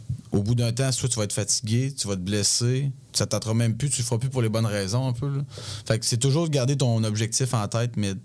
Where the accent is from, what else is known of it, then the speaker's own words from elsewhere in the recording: France; born there; vu que je suis né en France, bien, j'avais le passeport.